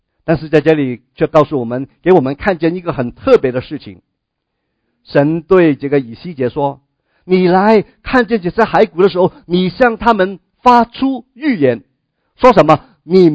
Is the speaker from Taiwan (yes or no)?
no; China; 我们中国人很多，去到哪里我们都有自己的一大群的人。